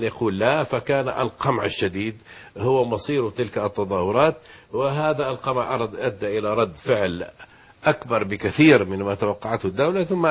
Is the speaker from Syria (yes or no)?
yes; Syria; الشارع الكردي عندنا في سوريا